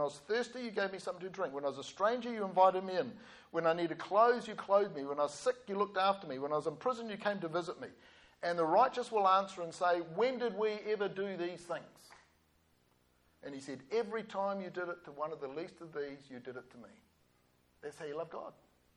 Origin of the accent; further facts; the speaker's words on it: Stokes Valley, Wellington, New Zealand; I was brought up in Stokes Valley.